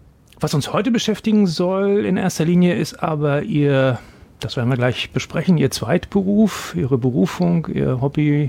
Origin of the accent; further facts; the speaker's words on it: Rostock, Mecklenburg-Vorpommern, Germany; Wir sind beide in der DDR aufgewachsen. Mhm. Sie in Schwerin, ich in Rostock.